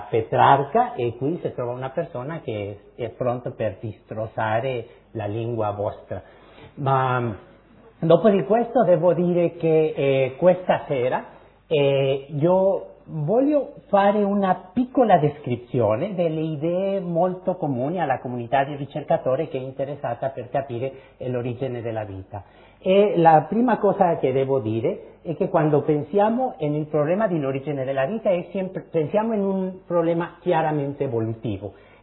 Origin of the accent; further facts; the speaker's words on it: Mexico; Italian is a second language; gli italiani capire lo che un messicano parla. E io c'è un vantaggio, è che sempre muovo le mani come un napoletano.